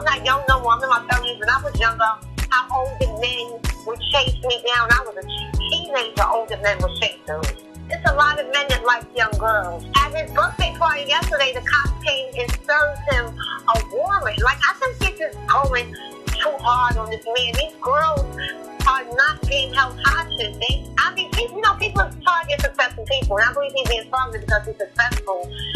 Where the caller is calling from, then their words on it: New York City, New York, United States; I'm the one. I'm calling from New York City, NYC.